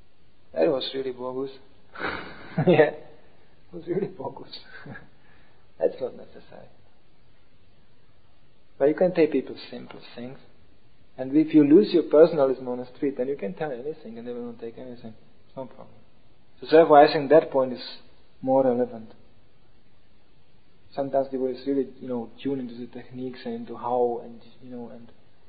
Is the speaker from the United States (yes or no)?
no; Germany; English is a second language; Now, I grew up more in Germany and it was out of question to do such a thing.